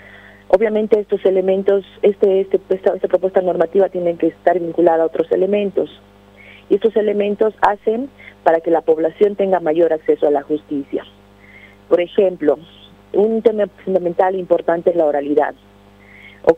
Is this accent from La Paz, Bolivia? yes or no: yes; La Paz, Bolivia; Soy paseña.